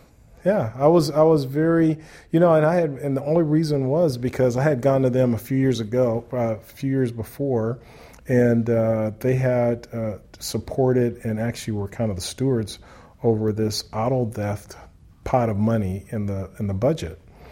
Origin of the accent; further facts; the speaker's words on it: Los Angeles, California, United States; growing up in South Central LA and being there with the Watts riots, I saw my community just go from being this incredible community to this really struggling community.